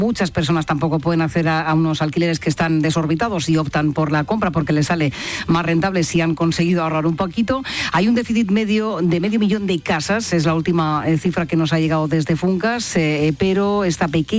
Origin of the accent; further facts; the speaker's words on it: Cieza, Region of Murcia, Spain; frente a Cieza, en Murcia, en mi tierra